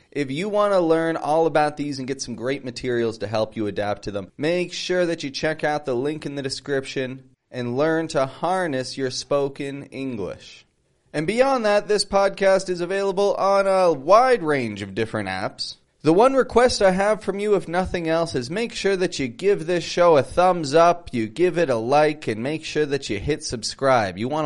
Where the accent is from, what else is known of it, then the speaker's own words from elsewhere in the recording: Toronto, Ontario, Canada; now in Mexico; I'm from Canada, from Toronto. I teach the American accent, and I live down in the country, Mexico.